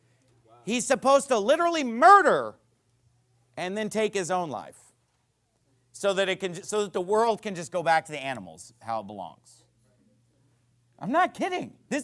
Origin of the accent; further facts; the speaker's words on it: California, United States; I grew up in Northern California, so we grew up with the story of the Donner Party